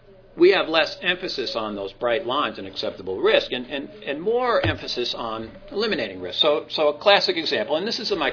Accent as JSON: {"language": "English", "region": "New Jersey", "country": "United States", "said": "I'm from Jersey."}